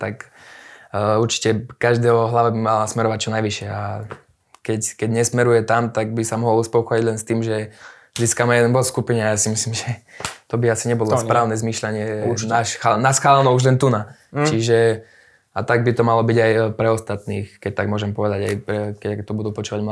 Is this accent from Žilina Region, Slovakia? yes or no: yes; Žilina, Žilina Region, Slovakia; Viacerí sme zo Žiliny